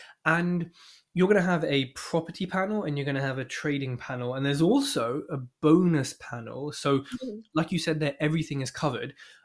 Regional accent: London, United Kingdom; I'm a Londoner, man. I know the ends. I know this place.

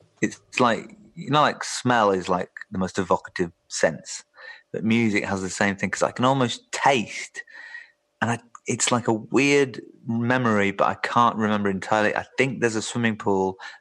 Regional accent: Yorkshire and the Humber, United Kingdom; Yeah, but mainly country music, which is weird, growing up in West Yorkshire.

